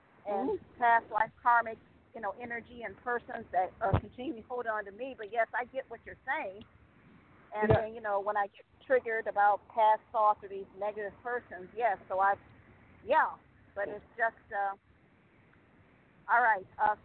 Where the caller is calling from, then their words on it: Ohio, United States; calling from Ohio.